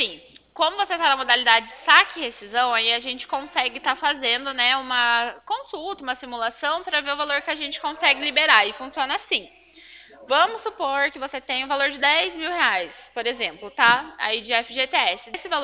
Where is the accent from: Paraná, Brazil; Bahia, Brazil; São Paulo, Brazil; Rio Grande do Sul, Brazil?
Paraná, Brazil; Cornélio Procópio; Eu sou de Cornélio Procópio.